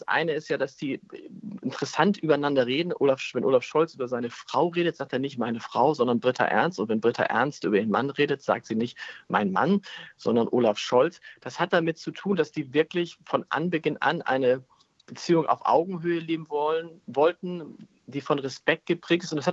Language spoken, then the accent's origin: German; Hamburg, Germany; born there; wenn du einmal in Bremen warst, dann musst du immer wieder erklären, dass du eigentlich gebürtiger Hamburger bist.